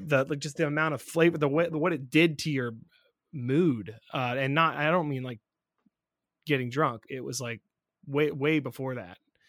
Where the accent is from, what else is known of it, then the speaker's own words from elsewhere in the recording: Scotland, United Kingdom; I mean, I drink too fast as it is being Scottish